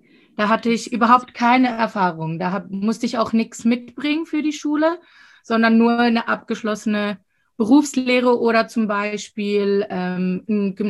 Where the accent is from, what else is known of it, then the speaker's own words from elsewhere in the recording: Winterthur, Zurich, Switzerland; ich komme aus Winterthur